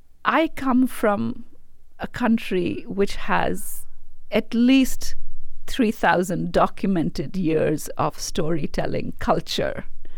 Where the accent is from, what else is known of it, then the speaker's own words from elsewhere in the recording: India; moved away; When I was growing up in India, we were doing Western theater a lot.